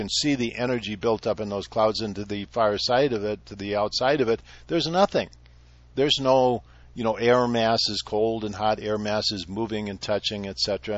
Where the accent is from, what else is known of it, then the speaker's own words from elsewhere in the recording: Minnesota, United States; Like growing up in Minnesota, as a kid, I saw the lake every spring fracturing and dividing up into little kind of islands